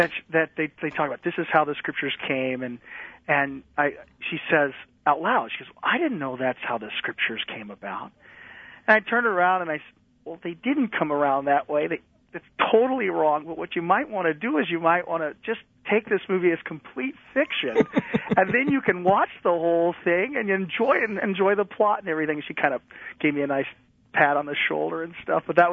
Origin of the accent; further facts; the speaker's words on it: the South, United States; now in Texas, United States; you know, I'm a Southerner, and I'm transplanted into Texas, and I'm becoming more Texan as I go